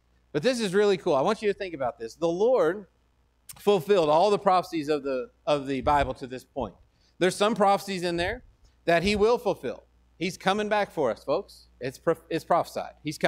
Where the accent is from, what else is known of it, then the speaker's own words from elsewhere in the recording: Texas, United States; Well, I'm from Texas. The state of Texas is pretty big.